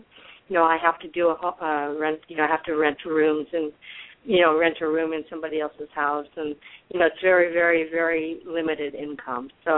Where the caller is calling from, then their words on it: Colorado, United States; I'm calling from the United States, from Colorado.